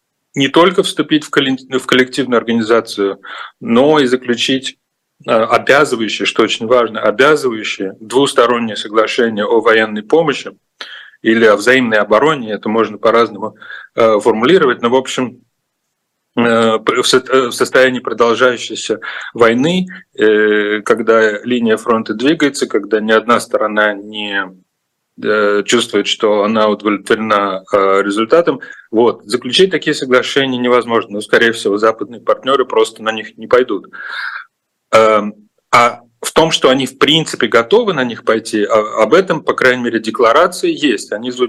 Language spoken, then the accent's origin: Russian; Russia; я сам изначально из России, поэтому мне неловко, представитель страны агрессора